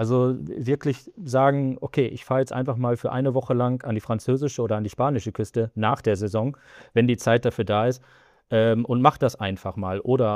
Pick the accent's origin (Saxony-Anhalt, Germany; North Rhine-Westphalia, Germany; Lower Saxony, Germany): North Rhine-Westphalia, Germany; ich komme ursprünglich aus dem Münsterland, Niederrhein so die Gegend